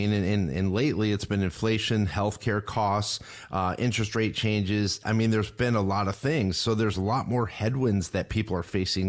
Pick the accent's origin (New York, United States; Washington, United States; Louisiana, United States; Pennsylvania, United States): New York, United States; now in Florida, United States; And I grew up in New York, and I remember it was like New Year's Day and it'd be 0 degrees out.